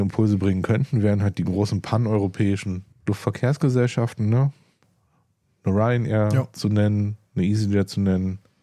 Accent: Berlin, Germany; als Berliner

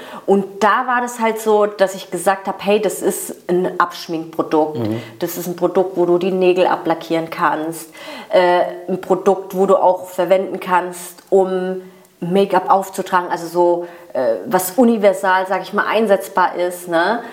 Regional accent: Mannheim, Baden-Württemberg, Germany; Genau, wir sind ja auch aus Mannheim

